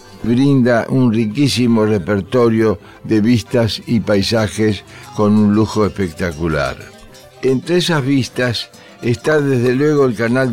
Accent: Buenos Aires, Argentina; yo que me definía al comienzo como porteño y tanguero, además de arquitecto

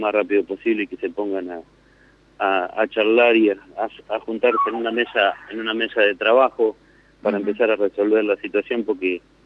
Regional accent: Miguel Riglos, La Pampa, Argentina; estoy en la federación, pero bueno, soy de Miguel Riglos.

